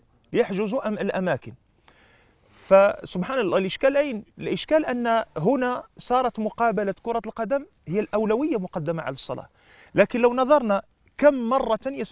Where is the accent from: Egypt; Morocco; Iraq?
Morocco; ثم بعد ذلك عندنا في المغرب يرجعون إلى الطعام